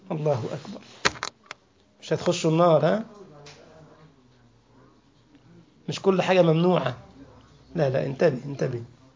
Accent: Egypt; كثيرا ما كنت أقول لكم يعني حتى تجار الفواكه عندنا في مصر مثلا

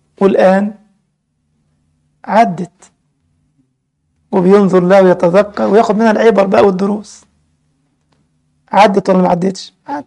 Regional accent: Egypt; قيمة البيتزا تقريبا 60 جنيه، بلدنا مصر يعني 60 جنيه

